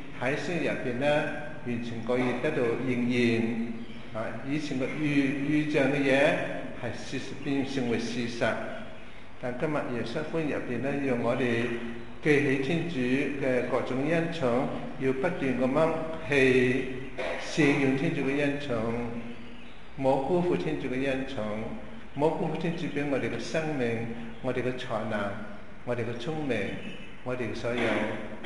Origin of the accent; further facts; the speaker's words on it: China; 不過我哋中國人咧有都知道，在一切嘅神之上有一個最高嘅天老爺係嘛？